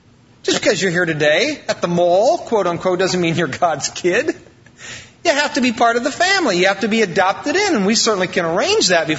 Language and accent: English; Iowa, United States; Now, I'm from Iowa.